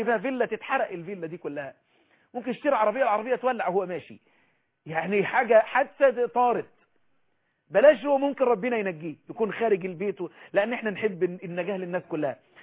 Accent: Egypt

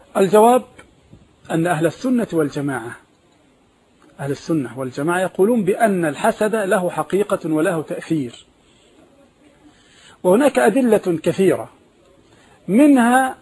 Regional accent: Egypt; احنا عندنا في مصر هنا الرصيد بالضبط

